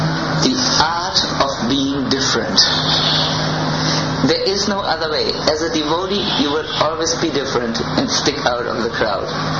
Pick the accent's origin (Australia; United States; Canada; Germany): Germany; I'm sorry, I'm from Germany. These are typical German reactions.